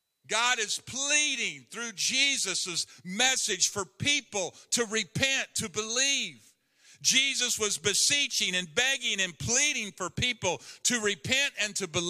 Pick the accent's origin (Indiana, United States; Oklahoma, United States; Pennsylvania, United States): Oklahoma, United States; Enid; also born or lived in Garber, United States; It is not a coincidence that I was born in Enid in 1961, that I lived in Garber for the first 2.5 years, Garber, Oklahoma. That on the day President Kennedy was assassinated in November of 1963, we were moving to Enid